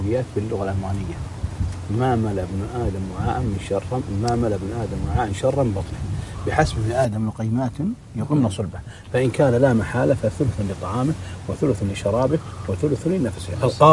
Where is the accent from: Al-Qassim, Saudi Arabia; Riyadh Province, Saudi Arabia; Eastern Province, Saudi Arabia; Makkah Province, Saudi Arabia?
Al-Qassim, Saudi Arabia; عاد على قول واحد عندنا في القصيم